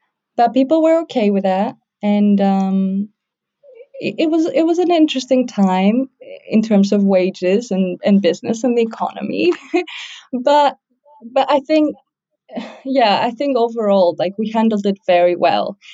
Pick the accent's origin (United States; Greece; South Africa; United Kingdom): Greece; Thessaloniki, Central Macedonia; English is a second language; So I lived in 6 countries. But the main place I call home is my hometown, Thessaloniki, in the north of Greece.